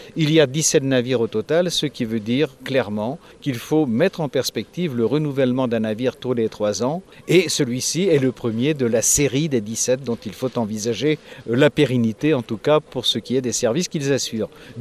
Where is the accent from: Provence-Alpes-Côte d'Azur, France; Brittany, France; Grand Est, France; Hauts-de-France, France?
Brittany, France; Groix; Donc on est de Bretagne, mais ça ne veut pas dire qu'on n'est pas de Groix. On est de Groix, et être de Groix, c'est être de Bretagne